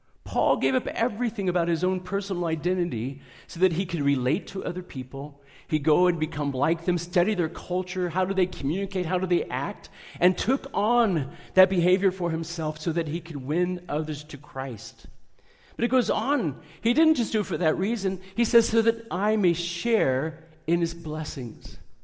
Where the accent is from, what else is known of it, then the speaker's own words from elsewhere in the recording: United States; I'm an American, I lead songs like an American